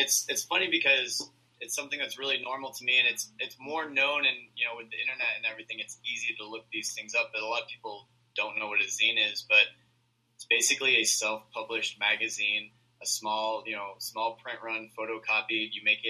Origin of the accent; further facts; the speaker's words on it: Iowa, United States; now in Chicago, United States; Yeah, I grew up in Iowa, and I had just kind of gotten into zines. And when I was in Iowa, I had to like write letters and people would mail them to me. And when I moved to Chicago